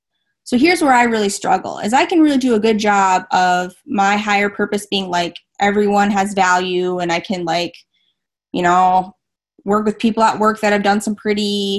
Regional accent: North Dakota, United States; moved away as an adult; now in Boston, United States; I also moved, so I'm from North Dakota originally. Now I'm living in the Boston area. It's a crazy, like, different culture shock, and I'm very, very homesick.

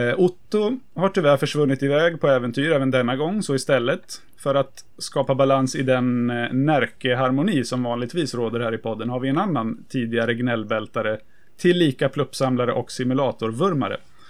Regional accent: Örebro, Örebro County, Sweden; Han är askersundare och jag är örebroare.

